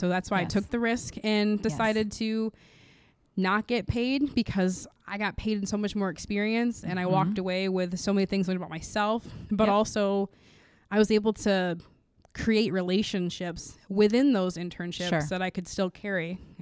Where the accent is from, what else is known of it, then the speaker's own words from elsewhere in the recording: Grand Rapids, Michigan, United States; I grew up in Grand Rapids. I went to school in Grand Rapids.